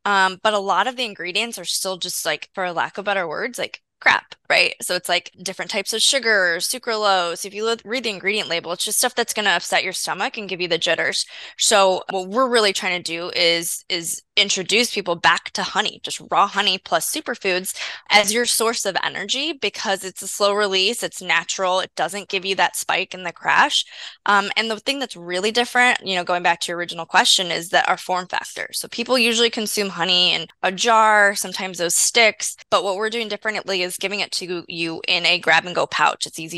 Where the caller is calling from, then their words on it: Miami, Florida, United States; And I am calling in from Miami, Florida.